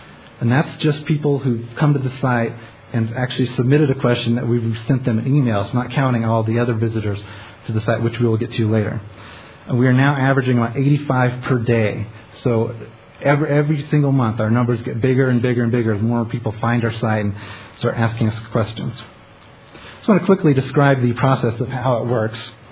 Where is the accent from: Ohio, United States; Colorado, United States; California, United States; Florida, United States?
Colorado, United States; Grand Junction; I grew up in Grand Junction, Colorado, so it was a blessing for me to get back to God's country.